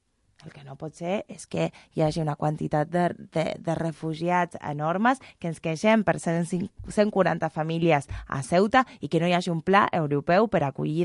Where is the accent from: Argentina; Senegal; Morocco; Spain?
Argentina; Jo vinc d'Argentina, ho dèieu abans